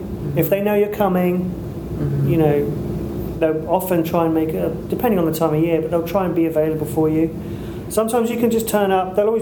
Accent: United Kingdom; And I think part of being British is... You know, taking a mickey out of yourself. We do that a lot.

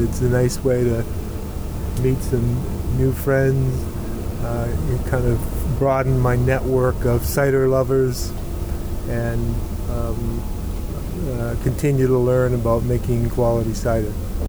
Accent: West Virginia, United States; from West Virginia.

